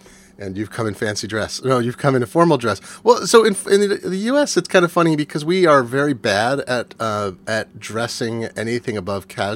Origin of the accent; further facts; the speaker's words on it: United States; As an American, I thought I knew what formal wear was.